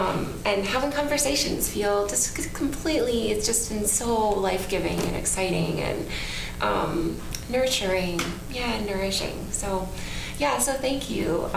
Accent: Seattle, Washington, United States; which is always my sense growing up in Seattle. That the Civil War, it was only until I moved to the East Coast that I realized how important the Civil War really was to America.

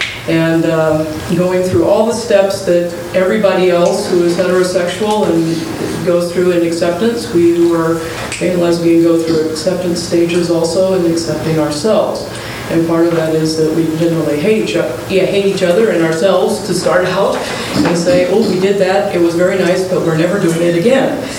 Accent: Texas, United States; now in Minnesota, United States; Yes, I am from Texas, and a transplant to Minnesota.

